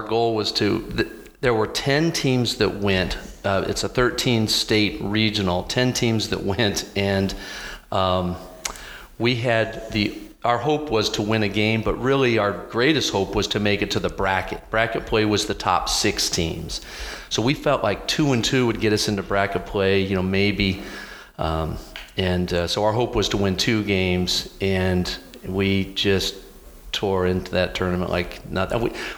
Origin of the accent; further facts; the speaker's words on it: Iowa, United States; You know, we're from Iowa. We don't play year-round baseball.